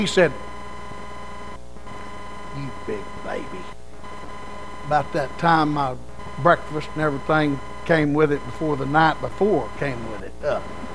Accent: Oklahoma, United States; That's just how I was raised in Oklahoma.

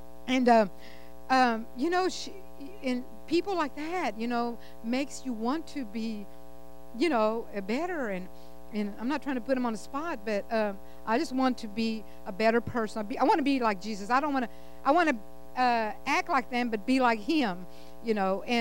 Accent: Texas, United States; Because I'm originally from Texas, you know. I'm a Texan.

